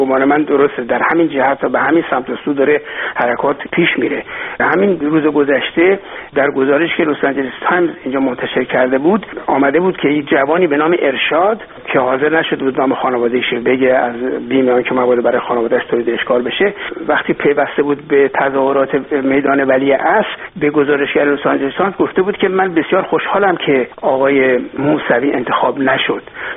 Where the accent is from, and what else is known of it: Iran